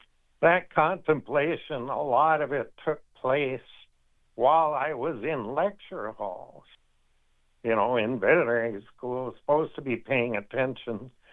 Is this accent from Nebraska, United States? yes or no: yes; Nebraska, United States; one of those classmates was from my home state, Nebraska.